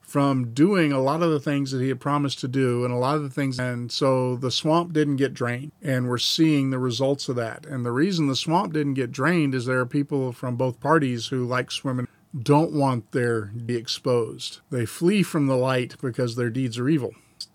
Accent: the South, United States; Now, I was raised in the South. I pastored a Southern Baptist church.

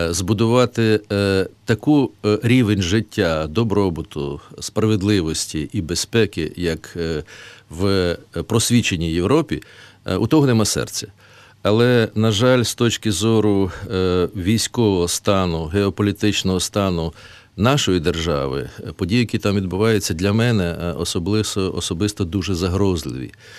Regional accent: Kyiv, Ukraine; майже все моє життя пройшло в моєму рідному Києві, де народились діти, за винятком перебування на воєнній службі за кордоном.

